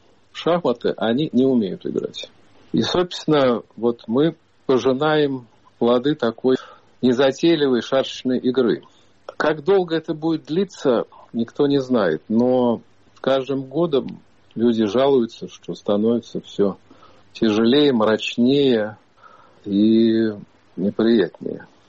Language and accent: Russian; Moscow Oblast, Russia; born there; Я родился в Подмосковье и обожаю его.